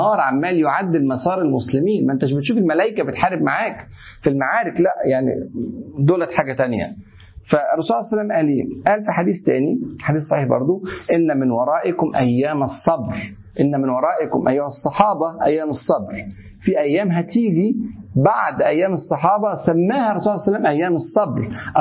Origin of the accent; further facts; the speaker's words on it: Egypt; بيقولوا عندنا في مصر